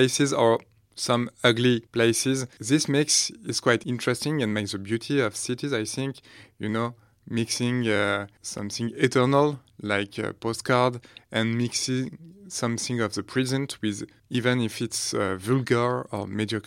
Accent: France; accent: French; English is a second language; I think it's funny to take my really French accent and to use a lot of French words, tu vois

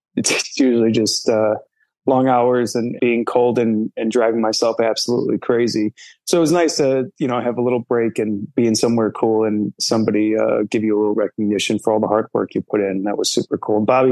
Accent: Chicago, Illinois, United States; Chicago's my hometown. I got started in the Chicago theater scene.

